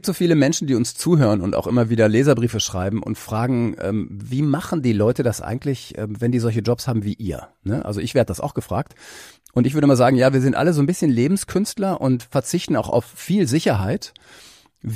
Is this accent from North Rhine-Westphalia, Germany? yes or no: yes; North Rhine-Westphalia, Germany; aber ich bin ja aus dem Westen. Ne? Und Ostwestfalen ist ja jetzt kein Gefängnis, ne?